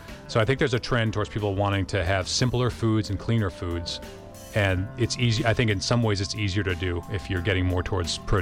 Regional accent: Indiana, United States; Like, I'm from Indiana, and you're talking to me about corn.

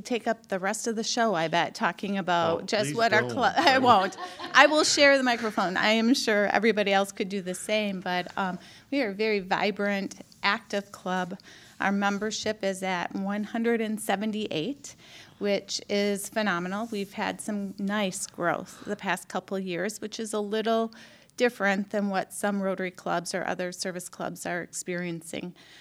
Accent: La Crosse, Wisconsin, United States; But I had been born and raised in La Crosse and never really engaged with any volunteer activities

